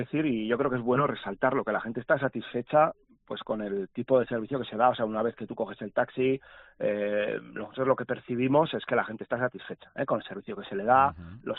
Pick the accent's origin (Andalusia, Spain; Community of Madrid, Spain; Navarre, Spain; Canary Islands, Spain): Navarre, Spain; además en un sitio como Navarra, que tenemos muchas localidades de no mucha población